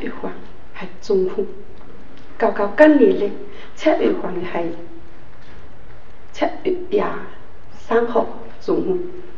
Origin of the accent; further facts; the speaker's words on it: Hong Kong; 我系香港嚟呢度参加